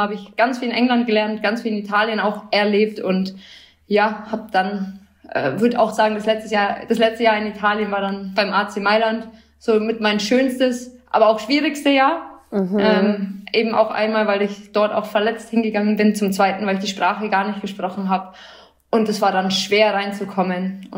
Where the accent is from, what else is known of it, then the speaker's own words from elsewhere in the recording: Nuremberg, Bavaria, Germany; also born or lived in Fürth; Ich bin tatsächlich in Nürnberg geboren